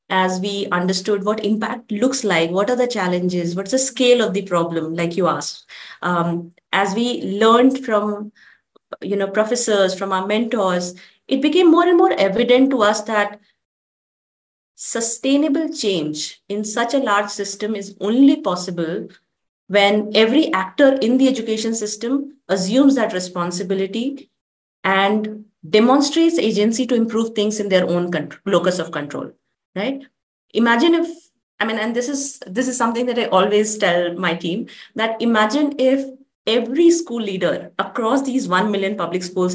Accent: Bihar, India; I was growing up in Bihar in the 90s when, you know, the socio-political environment was not so conducive

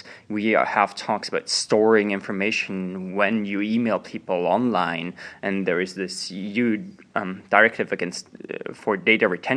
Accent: Vienna, Austria; I'm from Vienna, mostly.

